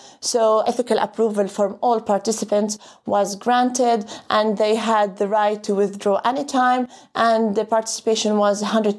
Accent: Beit Jala, West Bank, Palestine; now in Jerusalem; I'm originally from Beit Jala, a city near Bethlehem, and I'm currently living in Jerusalem in Beit Safafa.

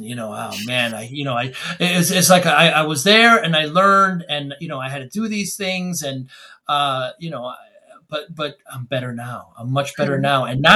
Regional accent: East Coast, United States; I'm from the East Coast.

